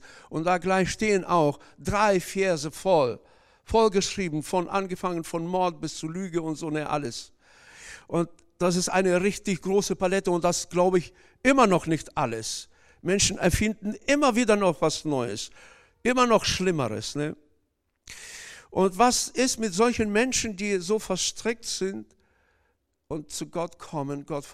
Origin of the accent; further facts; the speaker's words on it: Kazakhstan; now in Germany; Als ich noch jung war, bei uns in Kasachstan, habe ich in einem Betrieb gearbeitet, der war an eine, quasi auf der anderen Seite der Stadt, als da, wo ich gelebt habe.